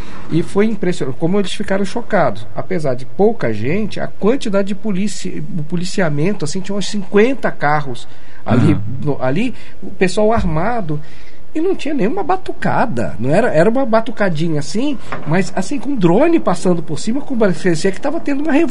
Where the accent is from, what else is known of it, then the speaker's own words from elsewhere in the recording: Rio de Janeiro, Brazil; now in Curitiba, Brazil; na época do Lerner, foi quando eu vim morar em Curitiba. Sabe? Era impressionante que eu vim do Rio e chegava aqui